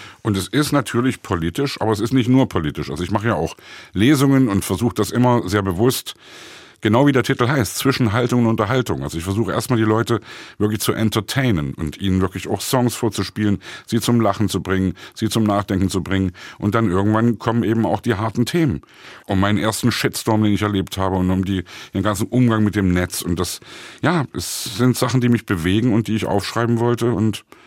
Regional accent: Germany; man erfährt sehr viel über meine Kindheit in der DDR, man erfährt viel über die Zeit der Friedlichen Revolution in Leipzig, wie wie ich das hier erlebt habe.

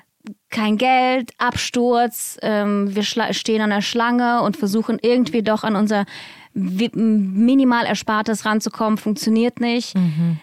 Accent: Russia; Ich dachte an meine Kindheit in Russland. Mhm. So, und es war so, meine Eltern und ich haben zu viert in zwei Räumen gelebt damals in Russland.

